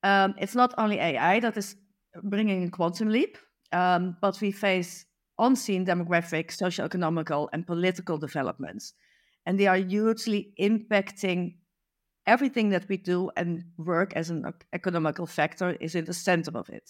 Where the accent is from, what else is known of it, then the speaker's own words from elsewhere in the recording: Netherlands; I am from the Netherlands.